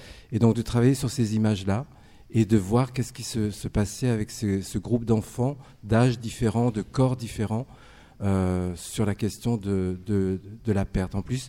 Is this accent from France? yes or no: yes; France; born there; Moi, je suis né en France.